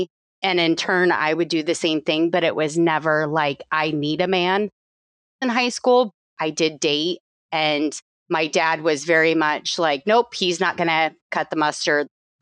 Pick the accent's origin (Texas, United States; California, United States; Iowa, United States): Iowa, United States; I was born and raised in Iowa, small town, about 1,000 people. Lived here forever, never left Iowa as far as living situation goes.